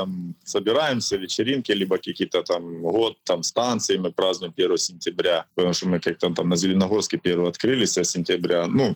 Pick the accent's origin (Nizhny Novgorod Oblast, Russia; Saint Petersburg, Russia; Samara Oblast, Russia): Samara Oblast, Russia; Tolyatti; born there; А я родился в 75-м. То есть я и Ксюха, сестра моя, мы родились оба в Тольятти. Это Куйбышевская область.